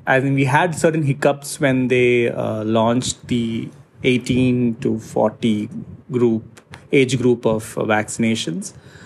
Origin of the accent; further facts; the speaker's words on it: Kerala, India; now in Bangalore, India; since I hail from Kerala, and I had gone home for Easter in the month of April's beginning.